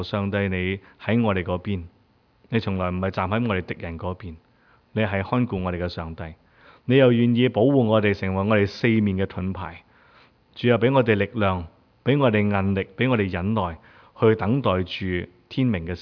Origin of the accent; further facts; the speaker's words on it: Hong Kong; 即系我喺香港一路长大，根本未试过见到黑到完全睇唔到嘢嘅，乜嘢都睇唔到。